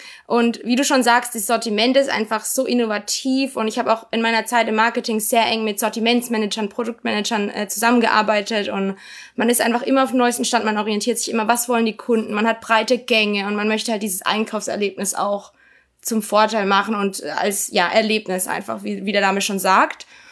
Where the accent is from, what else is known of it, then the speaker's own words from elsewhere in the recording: Karlsruhe, Baden-Württemberg, Germany; Ich bin in Karlsruhe aufgewachsen.